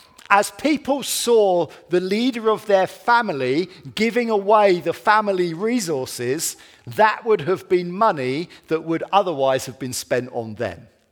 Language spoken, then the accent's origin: English; United Kingdom; We're very British, aren't we?